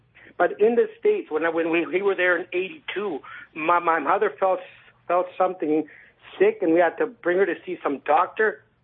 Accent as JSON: {"language": "English", "town": "Toronto", "region": "Ontario", "country": "Canada", "said": "Absolutely. I'm from Toronto, Canada"}